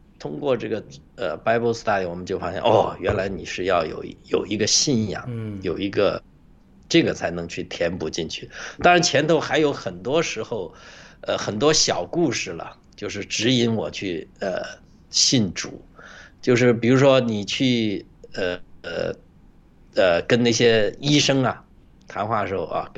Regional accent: China; 都是比较相对于我们大陆人

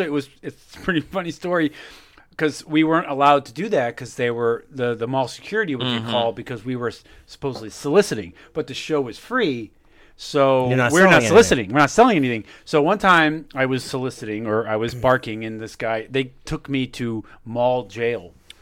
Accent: San Antonio, Texas, United States; I was back visiting my home. I'm from San Antonio, Texas, and I was back there just walking downtown.

